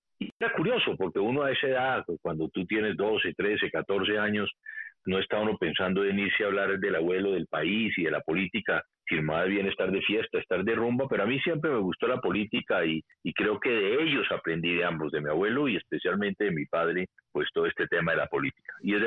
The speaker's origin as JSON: {"language": "Spanish", "region": "Bogotá", "country": "Colombia", "tie": "born there", "said": "Yo nací en Bogotá. Mi familia es bogotana por el lado de mi padre. La familia de mi padre es de un departamento o un estado, como sería en Estados Unidos, cercano a Bogotá."}